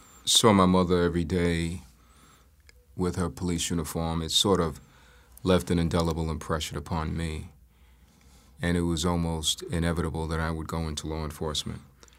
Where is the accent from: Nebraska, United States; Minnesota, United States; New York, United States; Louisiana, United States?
New York, United States; New York City; I was born in Harlem Hospital, and I started out life in the Wagner houses in East Harlem. And then my mother became a police officer and moved us up to Co-op City, where I spent my formative years.